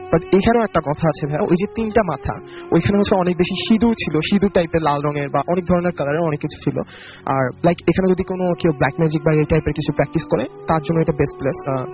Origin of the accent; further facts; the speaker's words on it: Kumarkhali, Khulna Division, Bangladesh; now in Dhaka, Bangladesh; আমার গ্রাম হচ্ছে কুষ্টিয়া কুমারখালীর মধুপুর গ্রামে।